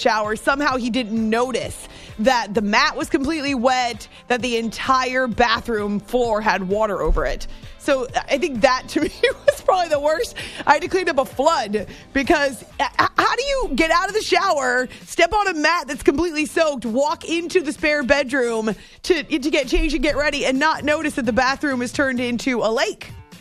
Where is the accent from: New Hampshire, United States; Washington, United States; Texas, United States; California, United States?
New Hampshire, United States; So when I learned how to drive, I was 16. I was growing up in New Hampshire.